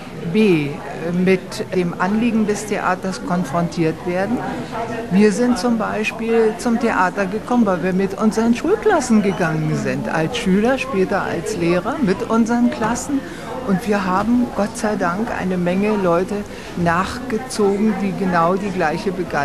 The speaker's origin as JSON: {"language": "German", "region": "Brandenburg", "country": "Germany", "said": "Wir sind nicht aus Mecklenburg-Vorpommern, wir kommen aus Brandenburg."}